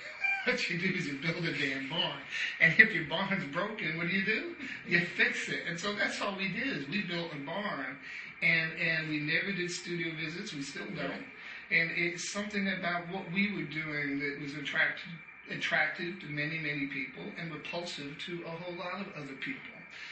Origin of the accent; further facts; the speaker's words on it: Maine, United States; I'm from Maine.